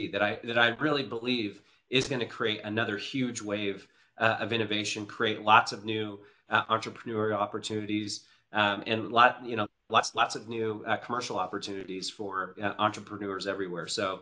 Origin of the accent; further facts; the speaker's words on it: Colorado, United States; in my home state, which in Colorado, which I think is super, super, super exciting.